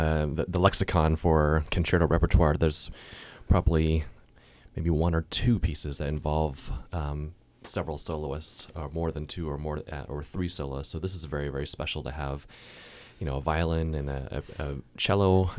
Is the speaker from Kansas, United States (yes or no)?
no; Portland, Oregon, United States; Yeah, I'm originally from Portland, Oregon, as well.